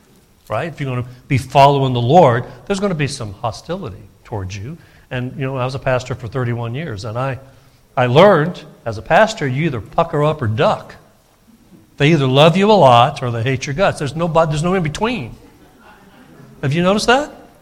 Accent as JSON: {"language": "English", "region": "Alabama", "country": "United States", "said": "that's an Alabama term, by the way, I'm from Alabama"}